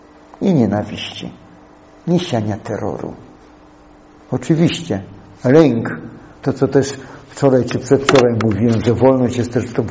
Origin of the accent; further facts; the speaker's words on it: Świętochłowice, Silesian Voivodeship, Poland; Ja pochodzę, można powiedzieć, trochę z Zamiedzy, ze Świętochłowic.